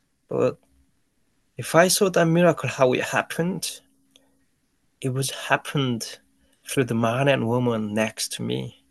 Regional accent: North Korea; English is a second language; including my home country, North Korea, where I was born.

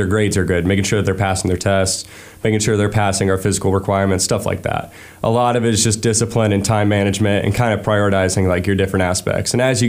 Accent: Columbus, Georgia, United States; So I'm from Columbus, Georgia, which is right next to Fort Benning.

